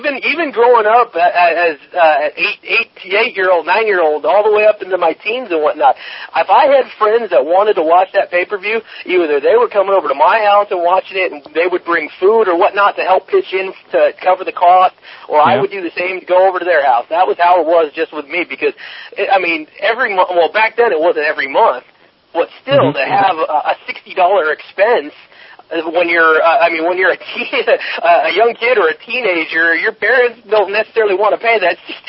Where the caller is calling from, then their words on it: California, United States; calling from California.